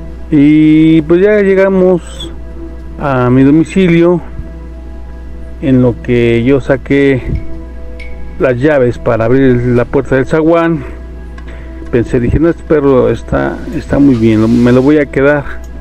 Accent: Chimalhuacán, State of Mexico, Mexico; Yo soy originario de Chimalhuacán, Estado de México

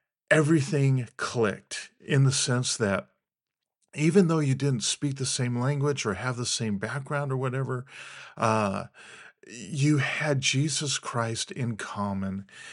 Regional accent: Arizona, United States; I grew up in Arizona, okay?

